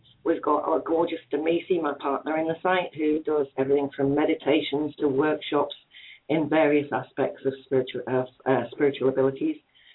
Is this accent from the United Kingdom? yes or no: yes; Durham, North East England, United Kingdom; accent: Geordie; moved away as an adult; now in New Zealand; I'm out in New Zealand, but I'm a Brit. I'm a Geordie lass at heart from northeast England, Durham. I came out to New Zealand 10 years ago